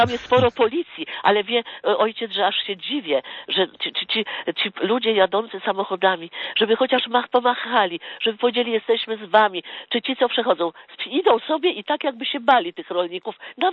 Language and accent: Polish; Warsaw, Masovian Voivodeship, Poland; born there; niby urodziłam się w Warszawie. Mama jest z Kresów, ale wszyscy jesteśmy, powtarzam, wszyscy jesteśmy ze wsi.